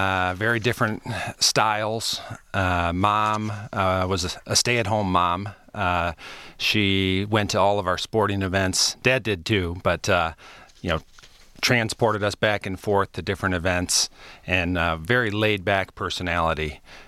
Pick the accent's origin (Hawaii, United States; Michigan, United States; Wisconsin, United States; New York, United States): Michigan, United States; Ann Arbor; I grew up in Ann Arbor, Michigan. I'm the fourth of five children